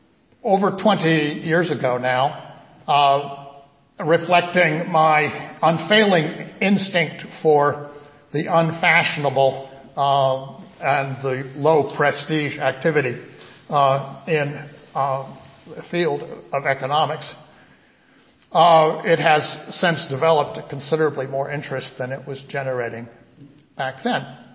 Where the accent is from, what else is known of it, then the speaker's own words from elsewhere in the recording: Cambridge, Massachusetts, United States; born and raised in Cambridge, Massachusetts, just a few blocks from where I was born and raised